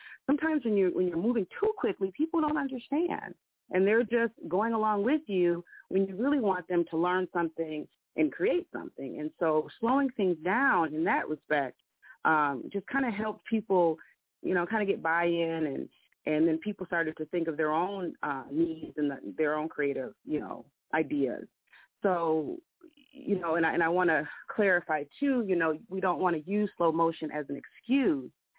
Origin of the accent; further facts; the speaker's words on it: Minnesota, United States; now in Mississippi, United States; I was from Minnesota, and I had been part of a community garden project there, and I figured, hey, I'll do it in my rural town of Mississippi.